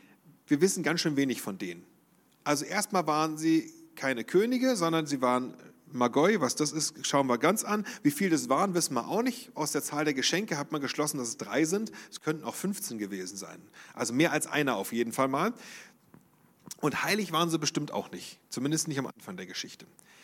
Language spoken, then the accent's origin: German; Oranienburg, Brandenburg, Germany; born there; Aber ich habe schon ein paar Stationen auch hinter mir. Gebürtig komme ich aus Oranienburg im Oberen Havelland, also in Brandenburg.